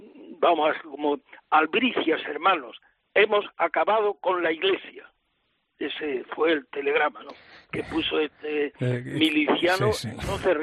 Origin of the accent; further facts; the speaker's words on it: El Viso, Andalusia, Spain; Yo soy de un pueblo del Viso, del norte de la provincia de Córdoba